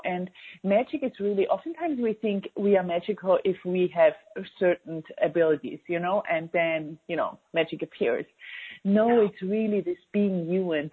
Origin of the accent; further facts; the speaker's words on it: Austria; I'm from Austria, by the way, for everyone out there.